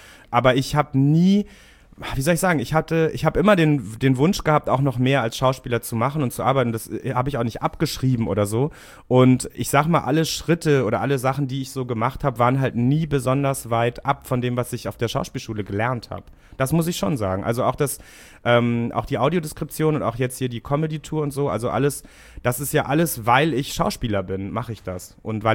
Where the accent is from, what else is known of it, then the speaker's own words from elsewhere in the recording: Hamburg, Germany; born there; Ja, natürlich, ich bin geborener Hamburger.